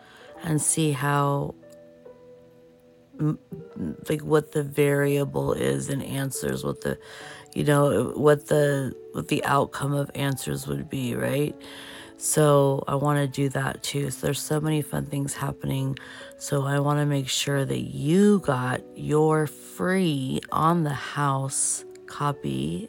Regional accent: United States; Palm is a Portuguese media platform and I'm Portuguese American

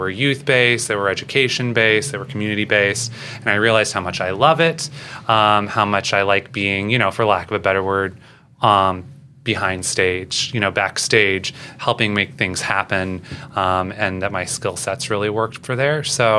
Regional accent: St. Louis, Missouri, United States; I'm from St. Louis, and there's a I think it's now 100 years old.

